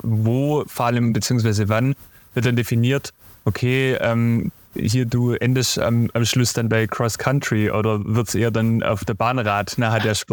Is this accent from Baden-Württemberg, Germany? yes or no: yes; Rottenburg, Baden-Württemberg, Germany; ich komme ja aus Rottenburg, ich bin hier aus dem Zoll- und Albkreis